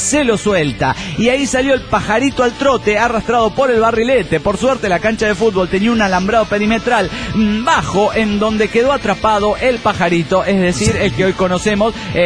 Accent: Guadalajara, Jalisco, Mexico; now in Puerto Vallarta, Mexico; vivo solo en Puerto Vallarta y soy originario de Guadalajara, donde vive mi familia.

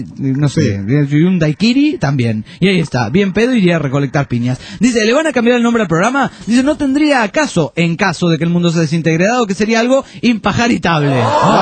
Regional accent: Pergamino, Buenos Aires Province, Argentina; de Pergamino, Argentina.

